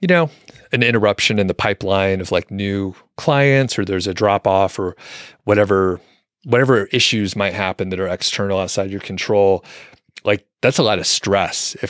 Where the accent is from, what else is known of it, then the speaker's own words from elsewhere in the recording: Georgia, United States; I grew up in the Atlanta area, loved AM radio too.